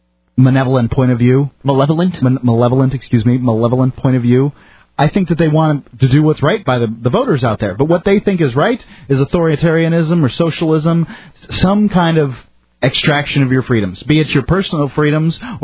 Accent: United States; You know, I, as an American, I would prefer to pay more for my gasoline.

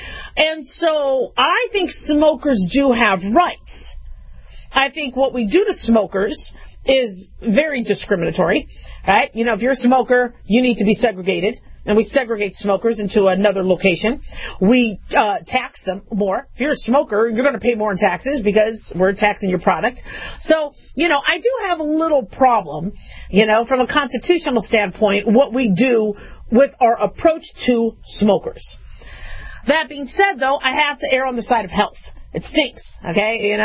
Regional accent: Las Vegas, Nevada, United States; also born or lived in Reno; growing up in Vegas and going to school in Reno, I can't stand breathing in other people's smoke.

